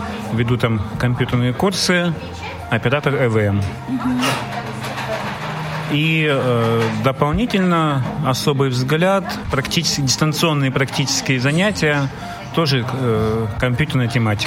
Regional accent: Yessentuki, Stavropol Krai, Russia; у себя на родине, в Ставропольском крае, город Ессентуки в основном. Ну и край в целом.

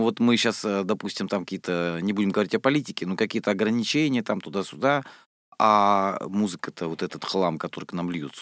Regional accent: Rostov-on-Don, Rostov Oblast, Russia; Я из Ростова-на-Дону, да, фактически.

